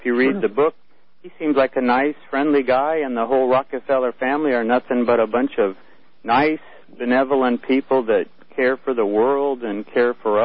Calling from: Lompoc, California, United States; in Lompoc, your biggest fan in Lompoc.

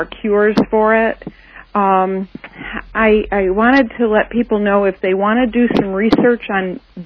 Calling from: Litchfield, New York, United States; Alien, New York, but it's in the town of Litchfield.

